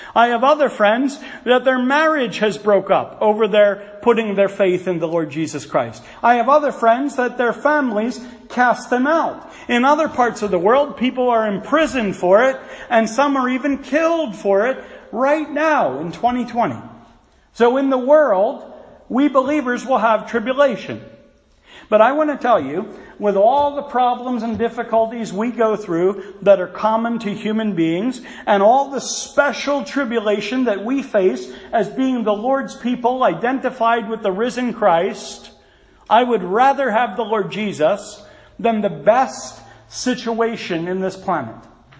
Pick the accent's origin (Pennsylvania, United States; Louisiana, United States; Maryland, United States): Pennsylvania, United States; Philadelphia; But I come from Philly territory, so don't expect me to weep too much anyway.